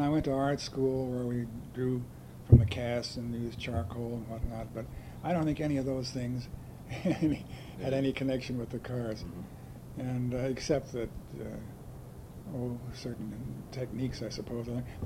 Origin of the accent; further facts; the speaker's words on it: Baltimore, Maryland, United States; born there; and I was born in Baltimore, Maryland, on September 23rd, 1912.